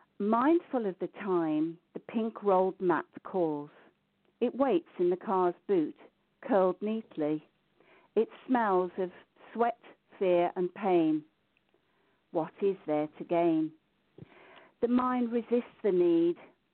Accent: Birmingham, West Midlands, United Kingdom; born there; I was born in Birmingham. I was born in a house in Tyburn Road, and the address was 1211.

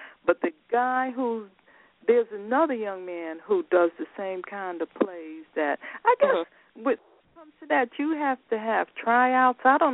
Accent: New York, United States; Well, you know, I'm from New York, so … you know, when I was growing up, she used to perform at the Apollo, the famous Apollo Theater on 125th Street.

